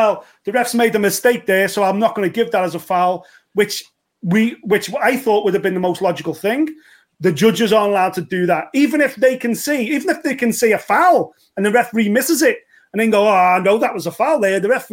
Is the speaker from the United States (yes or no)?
no; United Kingdom; And then the beauty of being a Brit is you just get to choose, don't you?